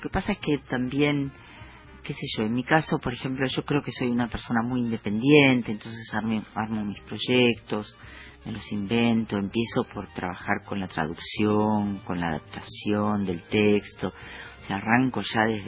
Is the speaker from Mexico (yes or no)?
no; Argentina; lo digo como argentina